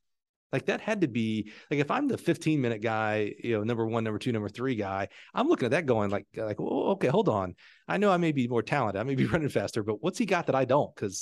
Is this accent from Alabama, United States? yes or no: yes; Alabama, United States; I'm from Alabama, so that probably is 10 in my math world.